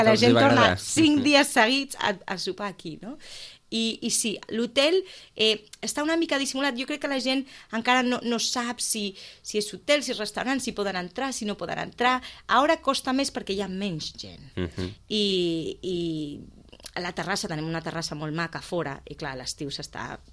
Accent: Sitges, Catalonia, Spain; also born or lived in United States; Jo sóc de Sitges. Jo vaig créixer aquí i vaig estudiar aquí. I llavors me'n vaig anar, i jo volia tornar.

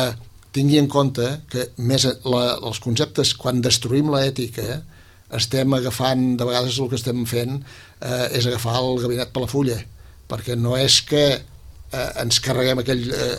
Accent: Catalonia, Spain; i me n'alegro profundament com a català, que Catalunya és una de les regions europees

